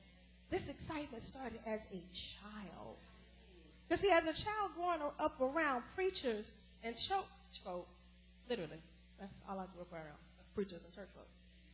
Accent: Atlanta, Georgia, United States; y'all know I'm from Atlanta, amen.

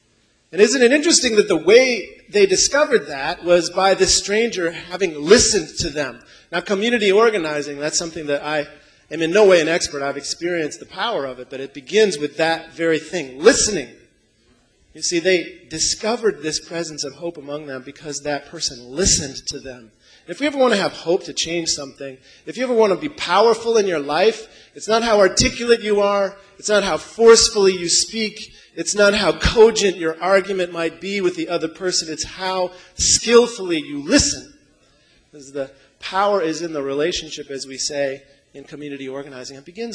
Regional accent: Warsaw, Indiana, United States; When I was young, I grew up in Warsaw, Indiana, a little town

